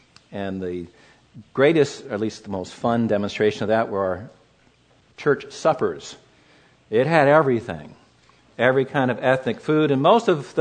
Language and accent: English; Los Angeles, California, United States; I had the privilege of growing up in Los Angeles during the 1960s and 1970s.